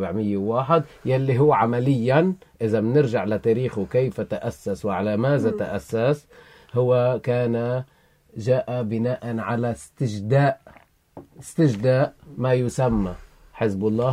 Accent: Lebanon; أنا كمواطن لبناني أولا قبل ما أكون مسيحي أو أرثوذكسي

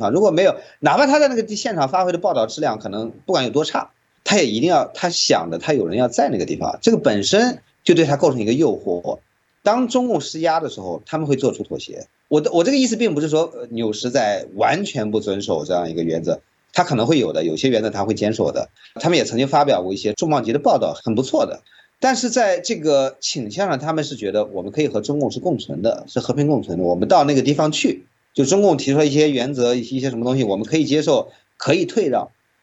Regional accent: China; 我们作为一个中国人

